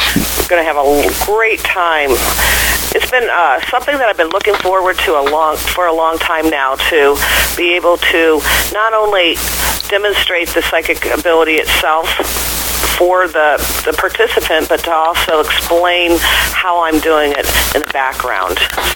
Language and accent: English; Jackson Township, Ohio, United States; Well, I grew up in Jackson Township in Stark County, Ohio